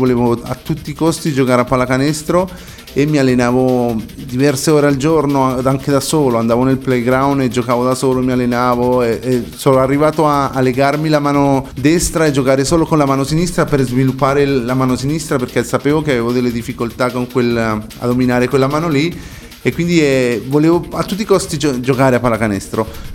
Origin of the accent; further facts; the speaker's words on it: Colombia; No, allora io sono colombiano, sono nato in Colombia nel 77